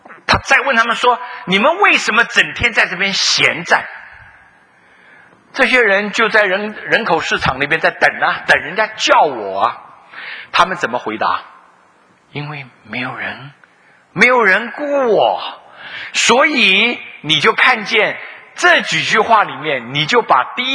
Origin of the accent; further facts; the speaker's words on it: Keelung, Taiwan; 我的确是在基隆生基隆长哈